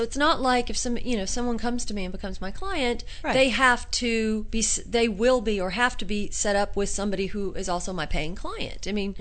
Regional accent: Memphis, Tennessee, United States; I have my family, I'm from Memphis, and you know, my cousins live in Mississippi and Tennessee

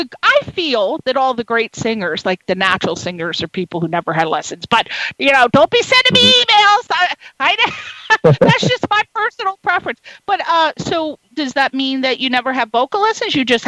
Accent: Connecticut, United States; born there; you were born in Pittsburgh and I was born in Connecticut.

